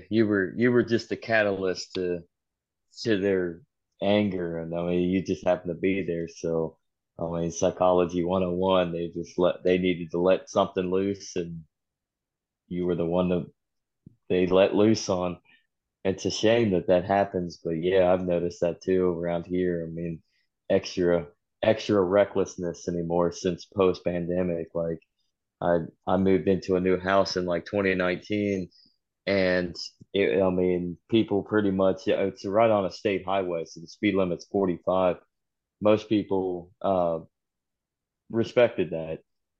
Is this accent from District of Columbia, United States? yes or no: no; Cincinnati, Ohio, United States; I mean, and even more so for being an American, especially in the greater Cincinnati area where we can't drive.